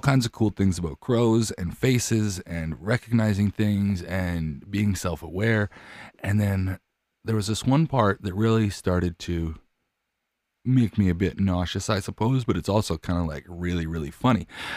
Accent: Canada; I'm a Canadian, so I don't really know too much about American politics

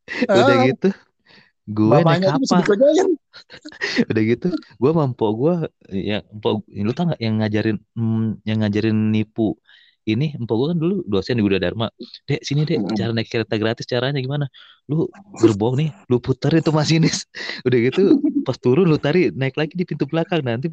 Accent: Sulawesi, Indonesia; Kampungnya nyokap bokap di Padang. Cuma gua lahir gede di Sulawesi, bokap nyokap ikut kakak masih di sana gitu.

